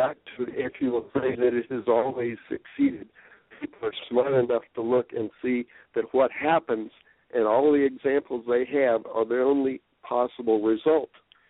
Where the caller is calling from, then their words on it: Las Vegas, Nevada, United States; Las Vegas.